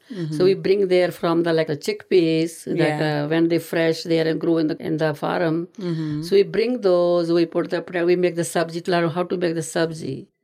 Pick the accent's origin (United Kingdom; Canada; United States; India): India; It's in India, our life was very, very simple, mm-hmm.